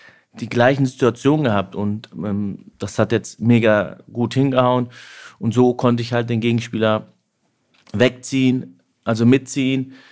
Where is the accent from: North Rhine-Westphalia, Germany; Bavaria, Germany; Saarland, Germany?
North Rhine-Westphalia, Germany; Dortmund; für mich als Dortmunder Junge